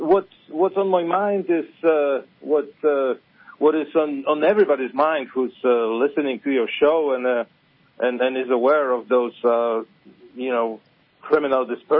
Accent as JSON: {"language": "English", "country": "Poland", "tie": "born or raised there", "second_language": "English", "moved": "as an adult", "lives_now": "United States", "said": "Well, I come from Poland. I was born and raised there, but for the last two decades, I have lived in Southwest Florida until recently."}